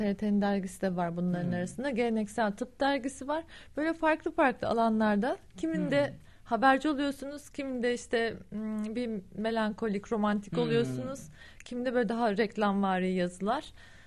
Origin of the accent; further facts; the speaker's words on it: Ankara, Turkey; also born or lived in Çankırı; Yani şöyle, annem babam öğretmendi. Bizim çocukluğumuz Anadolu'nun köylerinde geçti. 8-9 yaşına kadar. Ardından Ankara'ya yerleştik.